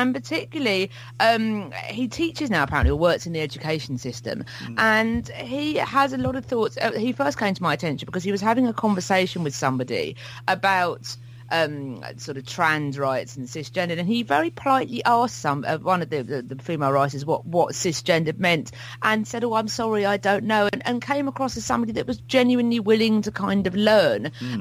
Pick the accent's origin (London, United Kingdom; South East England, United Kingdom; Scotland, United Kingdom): South East England, United Kingdom; Hastings; because he managed Hastings United, my hometown team, for a while